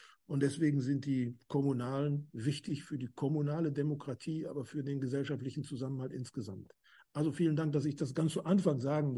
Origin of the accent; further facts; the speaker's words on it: North Rhine-Westphalia, Germany; Ich komme aus Nordrhein-Westfalen, ich kann davon ein Lied singen.